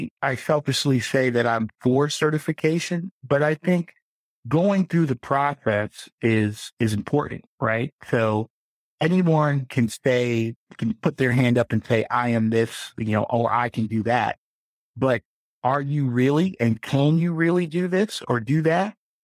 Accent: Ghana; also born or lived in United States; So I'm originally from Ghana in West Africa. That is, you know, I was born in America.

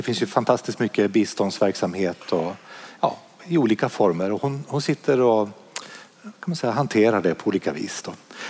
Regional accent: Vänersborg, Västra Götaland County, Sweden; also born or lived in Sundsvall / Västerås; now in Umeå, Sweden; Och sen hamnade jag i Vänersborg där jag växte upp till stor del.

